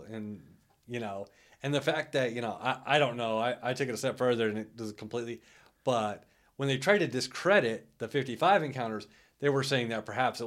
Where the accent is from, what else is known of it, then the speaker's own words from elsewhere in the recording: Los Angeles, California, United States; As probably if you listen to the podcast, you know I'm from Los Angeles.